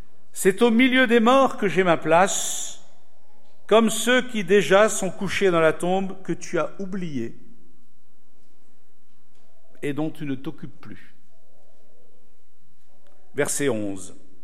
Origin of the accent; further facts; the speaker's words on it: Grand Est, France; Je suis alsacien, mais un peu italien, faut m'excuser.